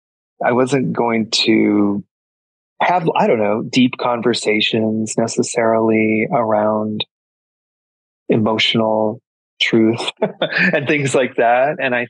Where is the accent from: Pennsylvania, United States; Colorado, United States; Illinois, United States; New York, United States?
Colorado, United States; when I grew up in Colorado and with my family, my mom was Catholic.